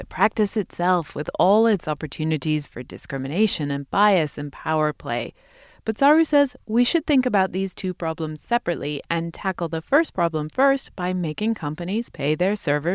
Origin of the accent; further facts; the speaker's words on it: England, United Kingdom; now in United States; I come from England